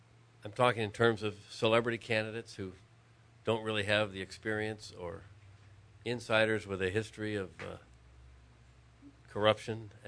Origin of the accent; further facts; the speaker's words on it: Kansas, United States; born there; I was born in Kansas.